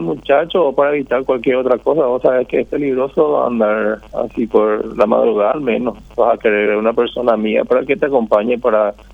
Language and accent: Spanish; Areguá, Central, Paraguay; No, nosotros somos de Areguá.